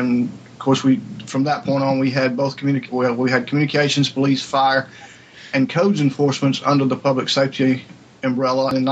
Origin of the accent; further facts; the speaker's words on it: the South, United States; I'm a force from the South, so I take all the abuse for being Southern.